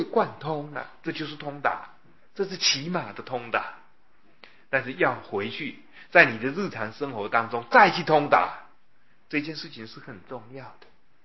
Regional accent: Yilan County, Taiwan; 我说我呢是在乡下长大的，在宜兰的乡下，我家住的地方呢都是果园

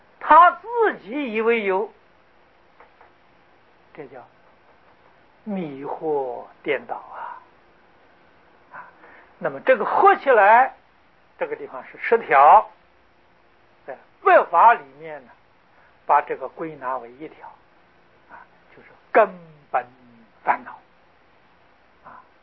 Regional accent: China; 凡夫总是堕落在有的一边啊，就二乘人呢多半落在空的一边啊，所以这个叫边境啊。见取见与戒取见呢，我们中国人说的叫成见

